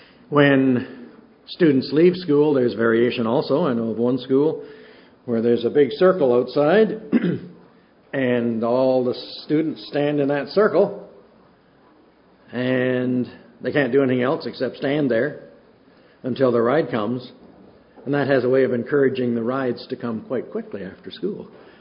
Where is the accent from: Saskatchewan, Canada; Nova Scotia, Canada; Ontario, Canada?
Ontario, Canada; the way I grew up back in Ontario, was we all stood up at the beginning of the day